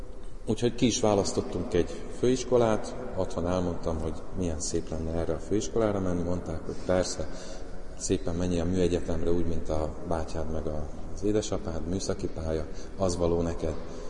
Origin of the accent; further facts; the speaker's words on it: Budapest, Hungary; born there; Itt születtem Budapesten, Óbudán, illetve Újlakon, egy teljesen átlagos családban, egy bátyám van.